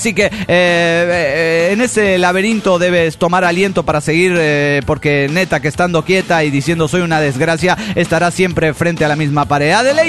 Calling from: San Salvador, El Salvador; de San Salvador, El Salvador.

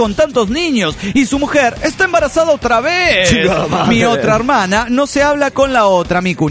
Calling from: Rosario, Santa Fe, Argentina; de Rosario, Argentina.

